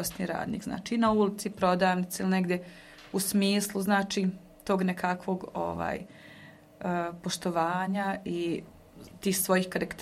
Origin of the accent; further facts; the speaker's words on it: Cazin, Federation of Bosnia and Herzegovina, Bosnia & Herzegovina; Ja sam inače iz Cazina